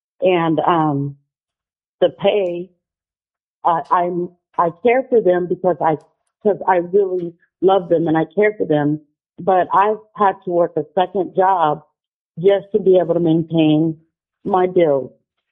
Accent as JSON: {"language": "English", "town": "Anchorage", "region": "Alaska", "country": "United States", "said": "Hello. Hi … I'm from Anchorage, Alaska."}